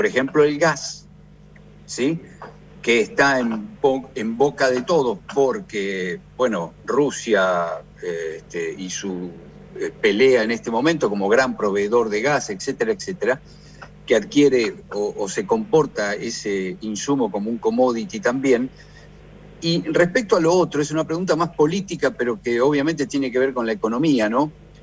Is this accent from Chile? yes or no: no; Argentina; nosotros, que somos el pueblo argentino